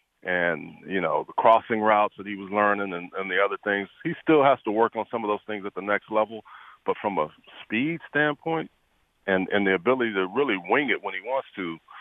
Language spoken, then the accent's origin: English; Houston, Texas, United States; I grew up in Houston, man.